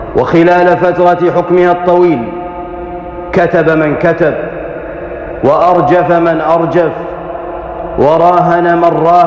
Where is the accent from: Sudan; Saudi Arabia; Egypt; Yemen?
Saudi Arabia; إن بلادنا المملكة العربية السعودية